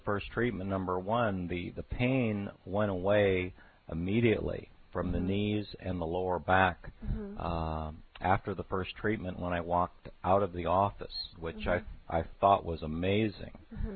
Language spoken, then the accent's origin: English; Irvine, California, United States; Irvine, California.